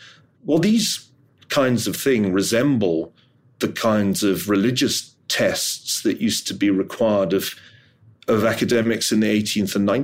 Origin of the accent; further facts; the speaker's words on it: Glasgow, Scotland, United Kingdom; I'm from Glasgow.